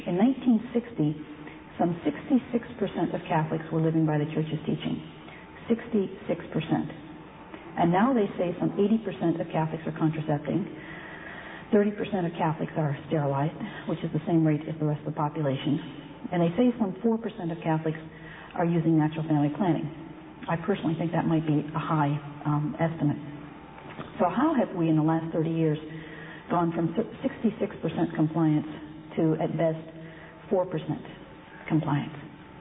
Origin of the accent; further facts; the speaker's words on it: Warren, Pennsylvania, United States; I grew up in Pennsylvania, in Warren, Pennsylvania. It's not so far away.